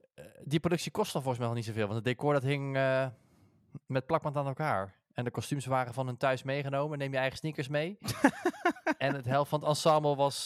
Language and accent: Dutch; Netherlands; Ja, maar dat zijn wij ook als Nederlanders, toch?